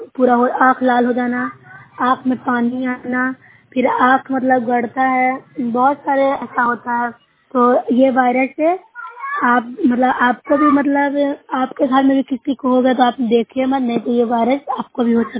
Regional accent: Bihar, India; मैं नूरसा ब्लॉक से हूँ, जिला नालंदा से निवासी हूँ।

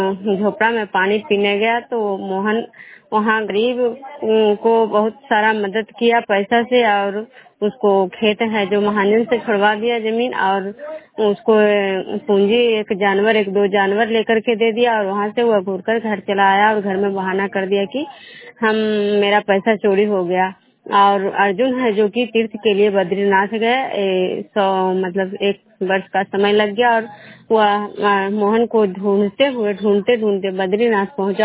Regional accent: Bishnupur, Bihar, India

